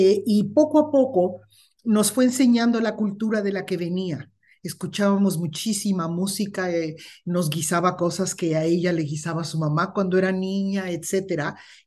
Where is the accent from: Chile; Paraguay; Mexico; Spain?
Mexico; Spanish is a second language; para mí creciendo en México fue muy importante poder hablar con mis abuelos maternos que vivían en Estados Unidos. Mi mamá nació en Nueva York a principios de siglo. Y poco a poco, mi mamá nos enseñó inglés desde pequeños.